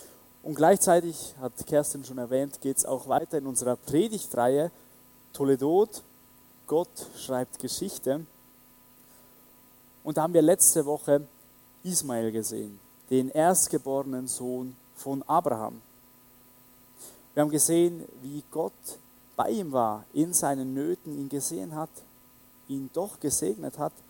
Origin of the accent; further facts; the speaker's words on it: Switzerland; Ja, vor 4 Jahren war ich in meiner Heimatgemeinde in der Schweiz. Also ich komme aus der Schweiz